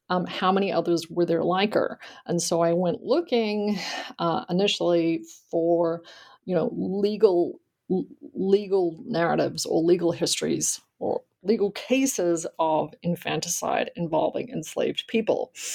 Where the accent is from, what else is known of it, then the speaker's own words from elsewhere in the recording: Australia; growing up in Australia at that point in time, I had done history classes at school, of course, but certainly not U.S. history.